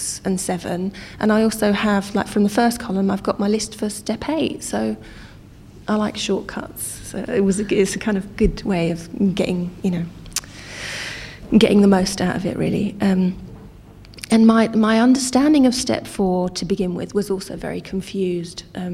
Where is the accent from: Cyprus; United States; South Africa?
Cyprus; I come from Cypriot culture, and, you know, it's, in my culture, it's very much, you know, you get married young